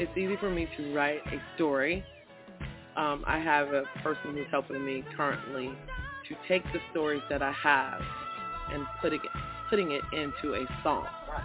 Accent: Jacksonville, Florida, United States; Well, I am from Jacksonville, Florida, and my parents, of course, was in church, in Pentecostal church

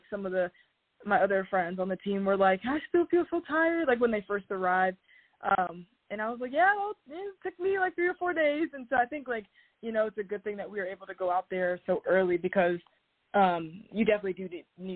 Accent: Georgia, United States; I mean, I'm from Georgia, so I'm used to humidity, but that was even worse than what I'm used to being from here.

